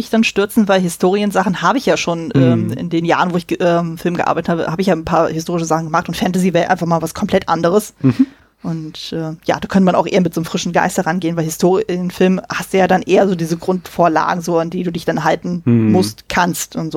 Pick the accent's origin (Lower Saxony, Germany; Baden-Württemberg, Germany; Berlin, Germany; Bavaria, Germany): Berlin, Germany; born there; Ich bin auch gebürtige Berlinerin. Mhm. Ich bin ja relativ viel umgezogen. Jetzt mittlerweile lebe ich wieder in Berlin mit meinem Mann und mit meiner Tochter.